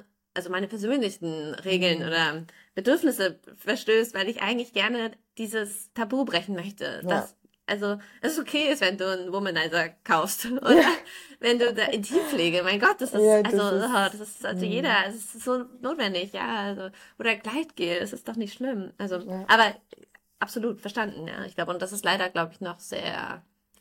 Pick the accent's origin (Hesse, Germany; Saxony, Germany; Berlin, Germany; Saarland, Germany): Hesse, Germany; Niedernhausen; ich komme ja auch aus dem Land, das ist Niedernhausen, das ist so ganz, ganz klein.